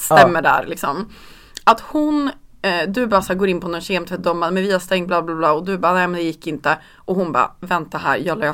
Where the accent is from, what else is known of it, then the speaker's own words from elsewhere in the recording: Norrland, Sweden; jag är en bonde från Norrland.